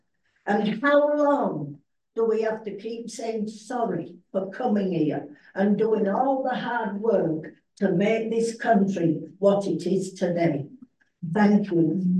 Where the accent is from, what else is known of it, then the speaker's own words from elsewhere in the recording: England, United Kingdom; moved away as an adult; now in Birdwood, Australia; an English immigrant who emigrated to Australia from England in 1969.